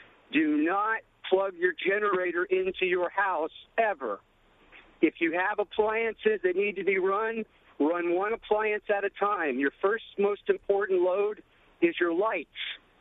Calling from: Georgia, United States; Hi, this is … I am up from South Georgia.

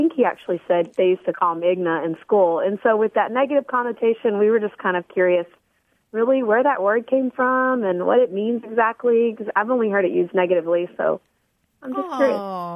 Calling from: Midlothian, Texas, United States; It's in Texas, and it's actually south of Dallas.

